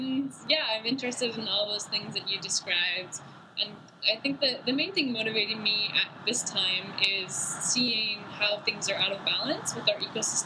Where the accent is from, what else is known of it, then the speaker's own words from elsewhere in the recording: Midwest, United States; Like, I grew up in the Midwest on a farm, so I kind of know, even though I look kind of strange, I actually can relate pretty well with the average person.